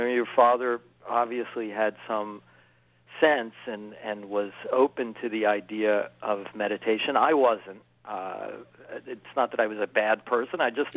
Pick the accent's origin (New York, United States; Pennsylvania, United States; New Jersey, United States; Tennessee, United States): Pennsylvania, United States; Philadelphia; I went to grade school and high school in Philadelphia.